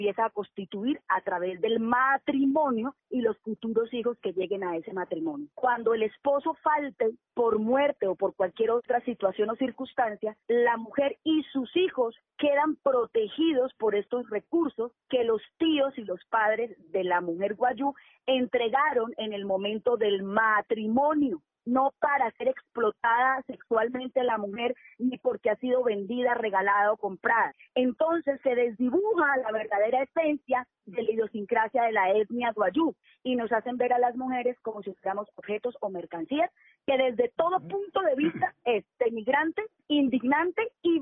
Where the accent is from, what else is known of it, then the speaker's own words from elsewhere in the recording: Bucaramanga, Santander, Colombia; para mi departamento Santander y para mi ciudad natal Bucaramanga.